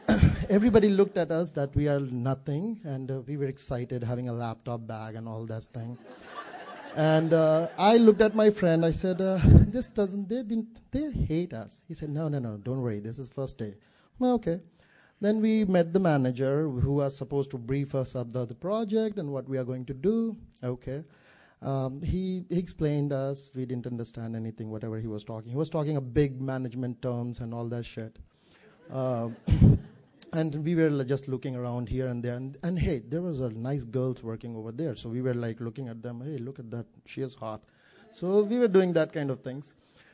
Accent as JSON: {"language": "English", "region": "North India", "country": "India", "said": "And I'm from North India, so I really hated the food, language, weather, everything."}